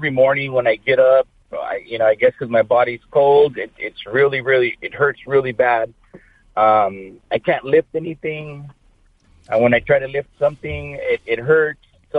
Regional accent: Oxnard, California, United States; I grew up in Oxnard.

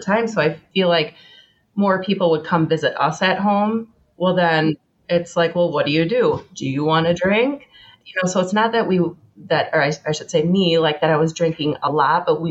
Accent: Wisconsin, United States; We are the drinkers.

